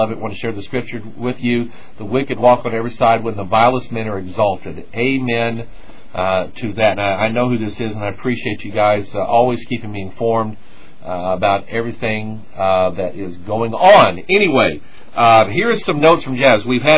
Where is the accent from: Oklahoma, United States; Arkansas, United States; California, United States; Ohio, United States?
Arkansas, United States; Pine Bluff; My family … is originally from Arkansas. I was born in Pine Bluff, Arkansas, May 30th, 1966, at Jefferson Memorial Hospital. We lived in a little bitty house on the other side of the levee, on the flood side of the levee.